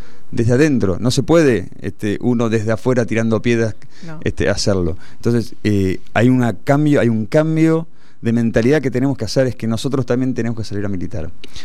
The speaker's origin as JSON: {"language": "Spanish", "country": "Argentina", "said": "todo lo que somos los argentinos, un papa, todo lo que somos los argentinos"}